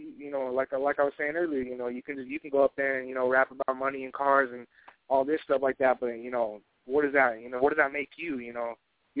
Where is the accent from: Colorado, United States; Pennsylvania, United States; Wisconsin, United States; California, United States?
Colorado, United States; Denver; I'm from Denver, Colorado.